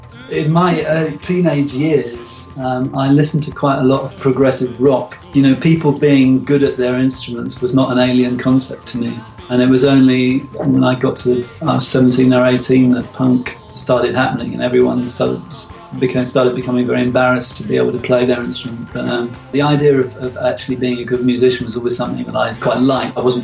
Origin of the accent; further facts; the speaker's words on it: London, United Kingdom; born there; But in fact, I was born in southern suburban London, the son of a civil servant.